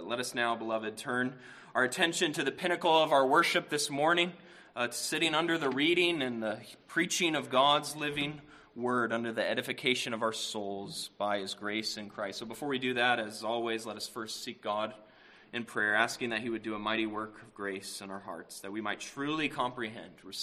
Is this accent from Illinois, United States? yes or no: no; Phoenix, Arizona, United States; last week, I was in Phoenix, in my hometown, preaching at their communion season